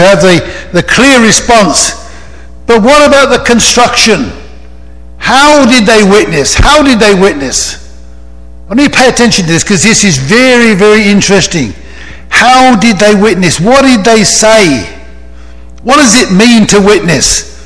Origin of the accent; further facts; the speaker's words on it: England, United Kingdom; Now, I'm English, of course, and that makes the world a difference.